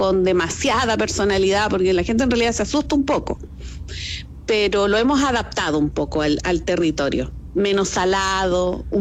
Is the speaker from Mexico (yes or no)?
no; Chile; also born or lived in Calama; A los 17 años, por buscar oportunidades, tuve que salir de mi pueblo, irme de mi ciudad, porque acá en esa época no había tampoco dónde estudiar